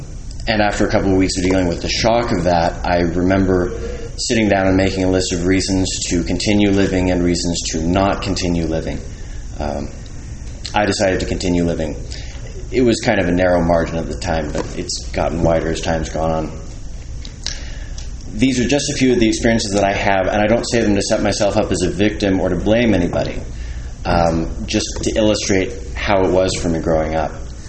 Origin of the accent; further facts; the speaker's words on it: Salt Lake City, Utah, United States; I was born in the Covenant and raised in Salt Lake City.